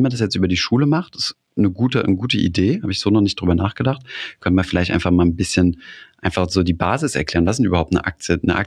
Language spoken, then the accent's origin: German; Saarland, Germany; ich komme ja aus dem Saarland